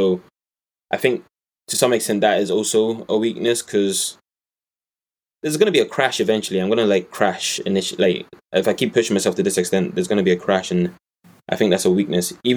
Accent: London, United Kingdom; accent: Irish; now in Ireland; I'm from London. Are you? I used to live in London. Moved here in 2007. That's why my Irish accent isn't that strong.

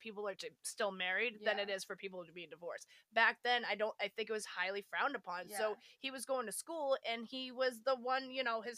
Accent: New England, United States; we're two New England girls, like, here in New England

